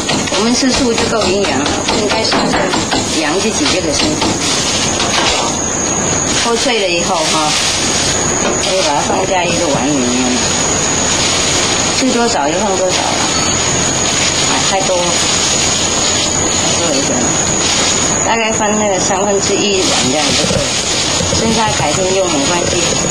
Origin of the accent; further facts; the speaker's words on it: Vietnam; 还记得啊，我们越南人就叫豆腐皮